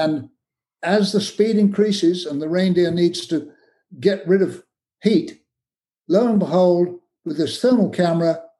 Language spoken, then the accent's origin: English; Kenya; born there; And I'm a tea drinker. Probably from my accent, you might realize that. I'm born in Kenya, where they grow a lot of tea.